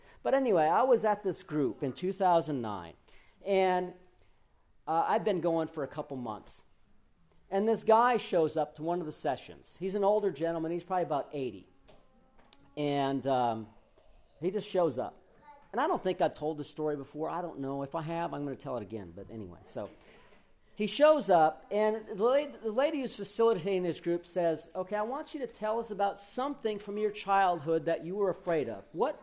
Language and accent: English; Superior, Wisconsin, United States; I said, I grew up in Superior, Wisconsin, and what made me fearful was the dentist.